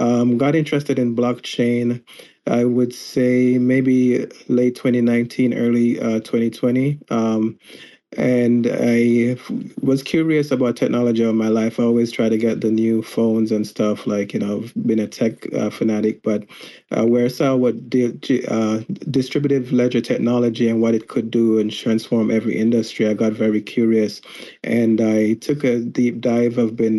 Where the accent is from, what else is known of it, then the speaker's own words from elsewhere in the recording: Jamaica; now in United States; I'm Jamaican born and raised. I've been in the United States close to 20 years now.